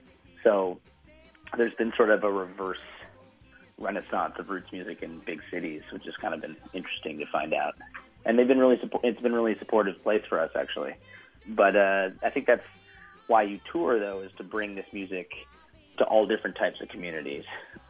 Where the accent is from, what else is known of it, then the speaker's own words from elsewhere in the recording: Chicago, Illinois, United States; I'm from the Chicago area. 3 of us are actually from the Chicago area.